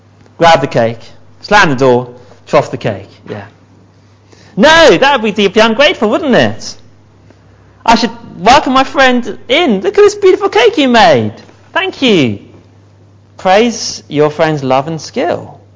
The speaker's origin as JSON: {"language": "English", "country": "United Kingdom", "said": "I'm a Brit. I'm brilliant at complaining about the weather. I'm an expert at it. I'm British."}